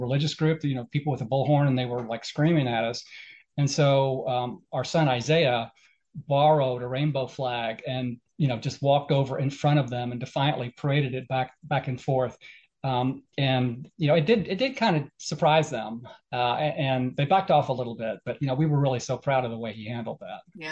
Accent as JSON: {"language": "English", "country": "Canada", "said": "I'm a Canadian, so I'm not leaving."}